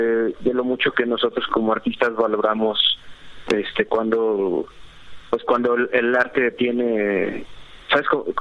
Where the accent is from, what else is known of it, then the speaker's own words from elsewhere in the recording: Mexico; Porque somos mexicanos